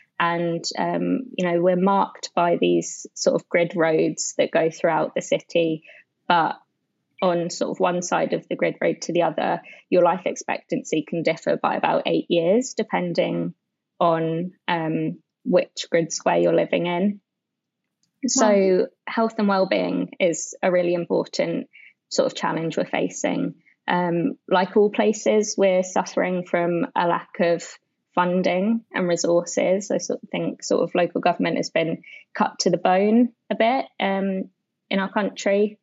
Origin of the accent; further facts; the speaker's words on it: Milton Keynes, South East England, United Kingdom; I was born in Milton Keynes and have lived here my whole life.